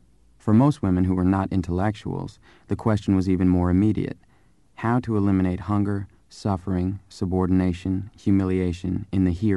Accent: Arkansas, United States; moved away as an adult; now in California, United States; I'm a middle-aged woman. And I'm on welfare. I have raised 6 children. I grew up in Arkansas, worked there for 15 years in a laundry, moved to California.

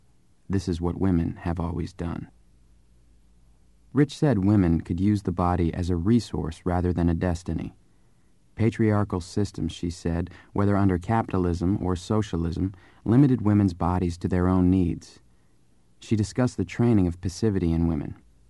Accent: Arkansas, United States; moved away as an adult; now in California, United States; I'm a middle-aged woman. And I'm on welfare. I have raised 6 children. I grew up in Arkansas, worked there for 15 years in a laundry, moved to California.

